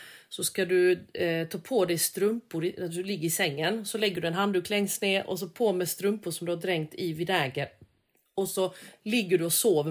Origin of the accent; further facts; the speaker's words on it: Småland, Sweden; born there; Svensk är man ju. Jag är ju van. Jag är ju född i Småland liksom.